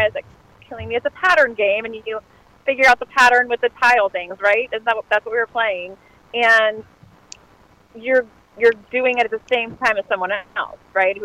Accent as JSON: {"language": "English", "town": "Marion", "region": "Ohio", "country": "United States", "tie": "born there", "said": "No, I was born right here in Ohio, right in Marion, Ohio. I was not born in Kentucky."}